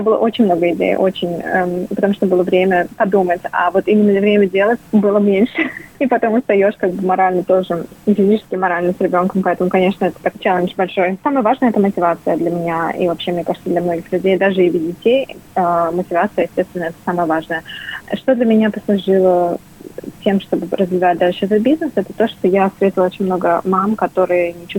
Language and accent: Russian; Uzbekistan; also born or lived in Russia; как-то я выросла в Узбекистане и жила в России там 2 года.